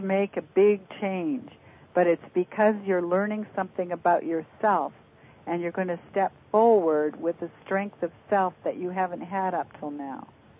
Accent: Vancouver, British Columbia, Canada; also born or lived in California, United States; I'm from Vancouver, B.C., and I've certainly lived down in California.

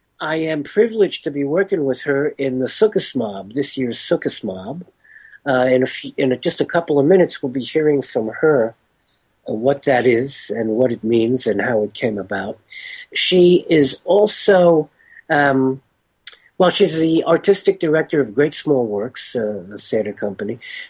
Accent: Stuttgart, Baden-Württemberg, Germany; born there; Ich bin geboren in Stuttgart.

